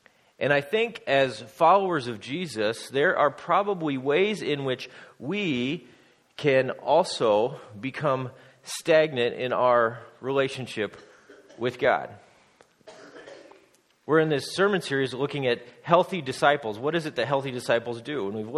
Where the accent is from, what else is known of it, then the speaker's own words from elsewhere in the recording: Nebraska, United States; But we come from Nebraska, and they're in a drought.